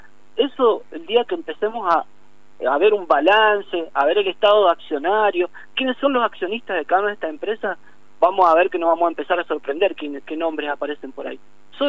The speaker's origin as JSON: {"language": "Spanish", "town": "Malargüe", "region": "Mendoza", "country": "Argentina", "said": "porque aparte nosotros somos de Malargüe"}